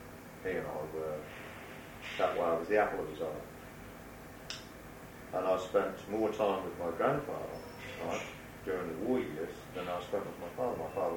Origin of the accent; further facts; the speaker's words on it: Ipswich, East of England, United Kingdom; also born or lived in London; Ipswich. Didn't grow up in London. My parents moved from London to Ipswich. And I was brought up just on the outskirts of Ipswich, a place called Nacton.